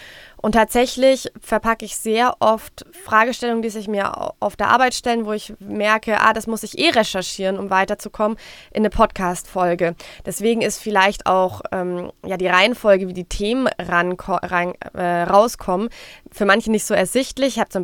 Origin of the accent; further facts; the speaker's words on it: Frankfurt, Hesse, Germany; Ich komme aus Frankfurt